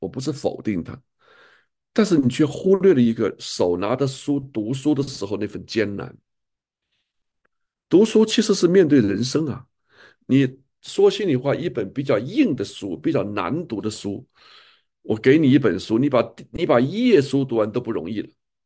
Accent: China; 这是我们中国人就是或者是武侠小说

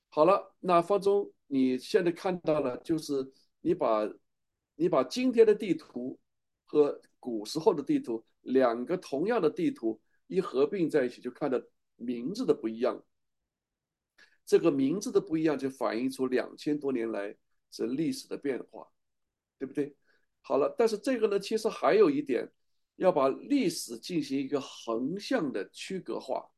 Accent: China; 这是我们中国人的民族的自大性了。

